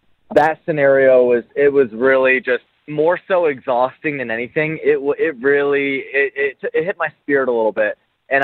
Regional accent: Florida, United States; I'm from Florida, and, like, stuff goes south in Florida real quick

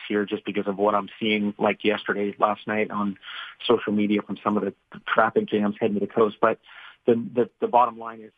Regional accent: Arlington, Washington, United States; I was born on up in Arlington, you know, up near guys' country and grew up on the Stilly.

